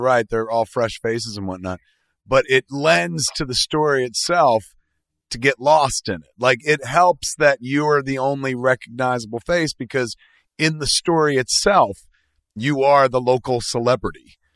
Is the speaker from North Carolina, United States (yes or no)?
no; New Jersey, United States; I didn't grow up in Canada. I grew up in New Jersey.